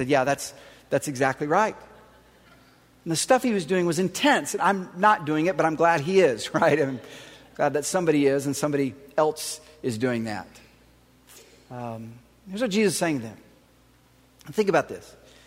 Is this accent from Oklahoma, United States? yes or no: yes; Oklahoma, United States; now in Texas, United States; for those of us who live in Oklahoma or Texas like me, I grew up in Oklahoma